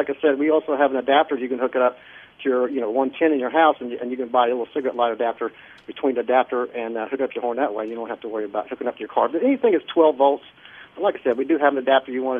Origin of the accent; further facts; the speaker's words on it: North Carolina, United States; We're from North Carolina.